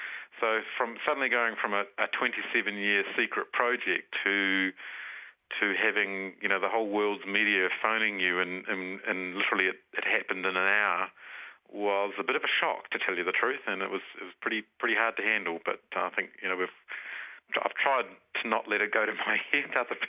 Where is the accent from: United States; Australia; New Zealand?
New Zealand; went along there and as a Kiwi does, and showed the thing